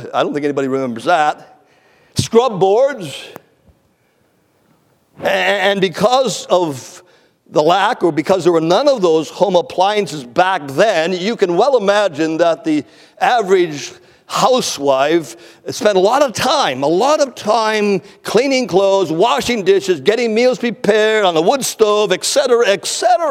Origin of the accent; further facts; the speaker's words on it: Canada; also born or lived in British Columbia / Ontario; I'm a Canadian, and I'm not embarrassed to say that, but I lived in northern British Columbia.